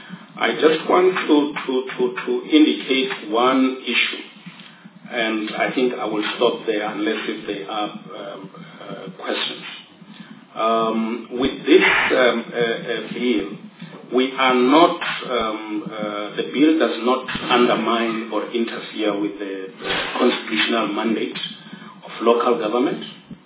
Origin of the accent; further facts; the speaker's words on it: Limpopo, South Africa; I was born and bred in the Eden of Africa, Limpopo province.